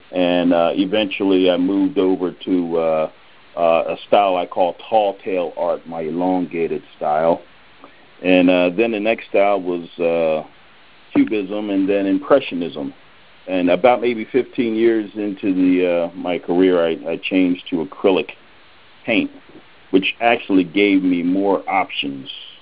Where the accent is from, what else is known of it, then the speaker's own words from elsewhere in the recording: Exton, Pennsylvania, United States; I'm from Exton, Pennsylvania.